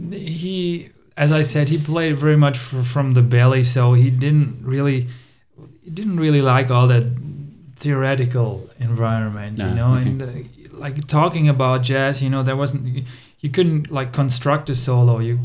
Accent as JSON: {"language": "English", "country": "Germany", "tie": "born or raised there", "second_language": "English", "said": "I used to play for a couple of years. I used to play in the Germany's youth jazz, national youth jazz band, jazz ensemble."}